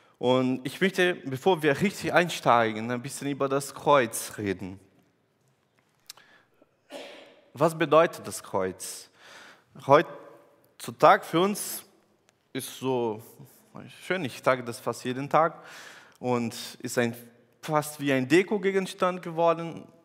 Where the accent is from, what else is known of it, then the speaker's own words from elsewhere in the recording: Brazil; German is a second language; Ich komme aus Brasilien. Brasilien ist ein schönes Land, aber es hat ein großes Problem mit Kriminalität.